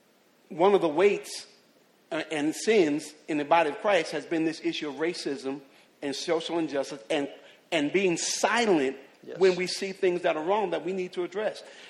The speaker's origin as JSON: {"language": "English", "town": "Jersey City", "region": "New Jersey", "country": "United States", "lives_now": "South Carolina, United States", "said": "even though I'm from Jersey City, New Jersey"}